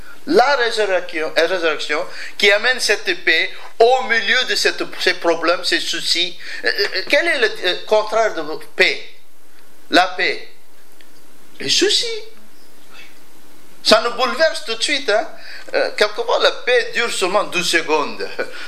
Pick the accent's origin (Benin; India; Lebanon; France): India; En Inde, j'ai grandi en Inde.